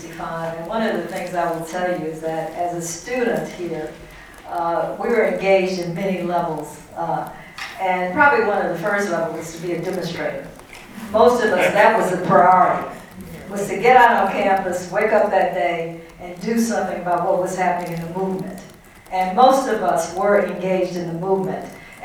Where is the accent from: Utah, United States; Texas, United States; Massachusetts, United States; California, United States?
Texas, United States; Houston; I was from Houston, which is a fairly big city